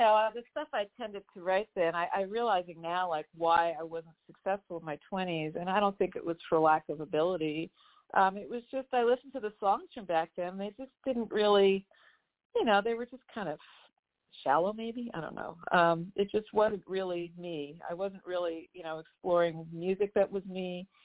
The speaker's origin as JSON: {"language": "English", "region": "New York", "country": "United States", "tie": "born or raised there", "also_born_or_lived": "Hong Kong", "lives_now": "Austin, United States", "said": "Well, originally I'm from New York State. That's where I was born, in the Hudson Valley. I grew up mostly in the Hudson Valley, New York. We lived overseas for about 2.5-3 years in Hong Kong when I was little, and then moved back."}